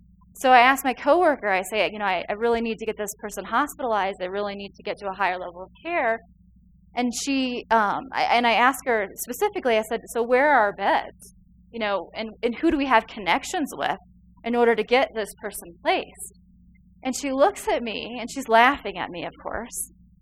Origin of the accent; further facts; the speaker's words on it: Chicago, Illinois, United States; And so realize, people, I'm from Chicago.